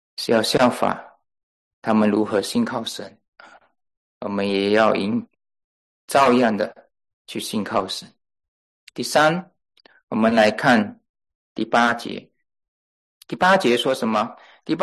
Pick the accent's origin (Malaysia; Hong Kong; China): Malaysia; now in United States; 我从小在教会长大，啊，从马来西亚那里，经过来到美国之后